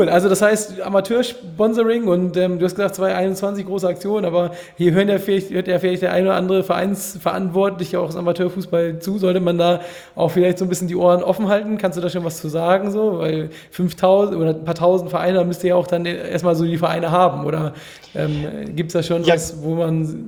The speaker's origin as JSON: {"language": "German", "region": "Hamburg", "country": "Germany", "said": "ich komme ja hier aus Hamburg"}